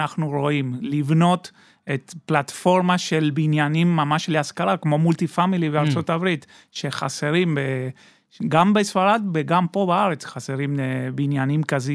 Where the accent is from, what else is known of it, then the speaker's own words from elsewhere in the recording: Argentina; Hebrew is a second language; כי אני במקור מארגנטינה, כמו שומעים